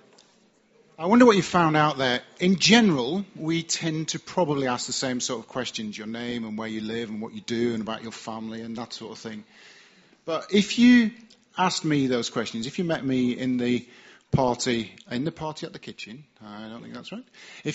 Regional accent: England, United Kingdom; born there; I was born in England, so I'm British, but again, that's just geography.

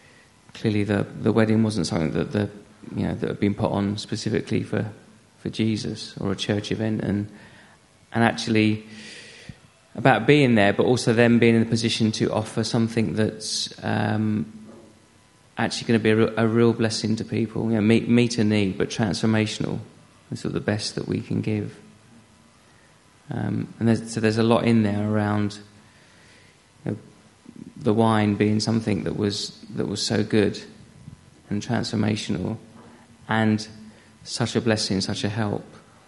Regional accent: Marlow Bottom, South East England, United Kingdom; We're mainly all from Marlow Bottom here

